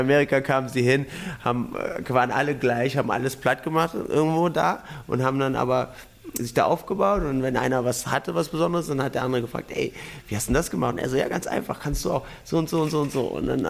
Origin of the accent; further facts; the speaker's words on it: Germany; ich bin in Deutschland groß geworden, ich war Messdiener, ich bin in einem sehr christlichen Dorf groß geworden